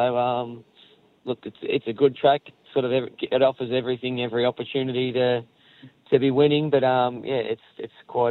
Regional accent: Cranbourne, Victoria, Australia; I wanted to try and win my hometown cup, the Cranbourne Cup, with him.

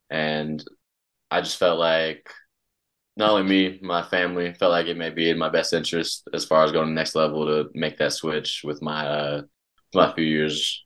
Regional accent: Georgia, United States; I mean, just as a kid, Georgia wasn't, at least when I was in elementary, middle school, Georgia really wasn't great.

